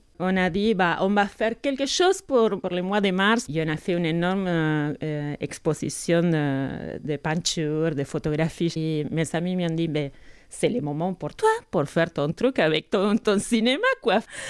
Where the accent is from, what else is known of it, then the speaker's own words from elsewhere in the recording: Italy; French is a second language; Et comme je suis italienne moi-même et j'ai vécu beaucoup des années en Italie